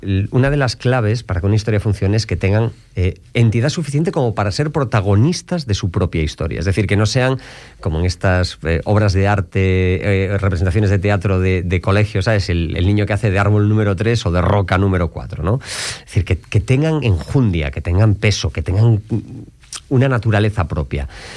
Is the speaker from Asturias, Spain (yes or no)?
no; Galicia, Spain; ¿qué es lo primero que hacemos los gallegos cuando llegamos a algún sitio? Nos juntamos.